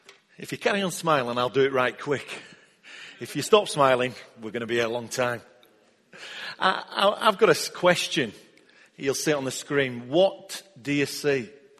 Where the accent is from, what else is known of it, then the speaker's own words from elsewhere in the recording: Yorkshire and the Humber, United Kingdom; I'm a Yorkshire lad. I'm going to be blunt.